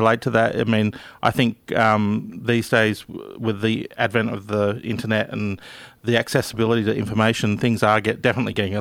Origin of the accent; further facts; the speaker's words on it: Gosford, New South Wales, Australia; I grew up in Gosford, which is just north of Sydney. So I probably, and I'm actually only a year younger than you.